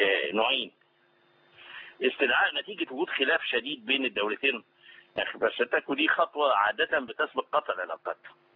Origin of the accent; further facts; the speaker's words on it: Egypt; ولو سألتني انا كرأيي كمصري انا غير راضي عن هذه الهتافات وعن هذه اللافتات.